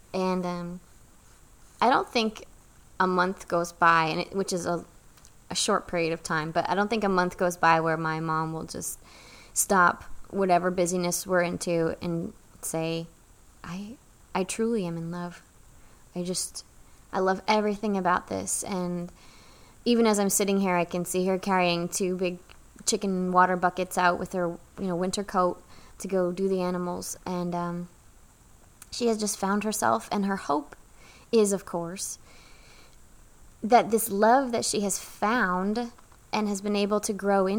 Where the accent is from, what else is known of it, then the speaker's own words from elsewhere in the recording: New England, United States; I grew up in New England, and even though I'm not sure anyone else in our town nor county had chickens and ducks in their backyard, my mother did.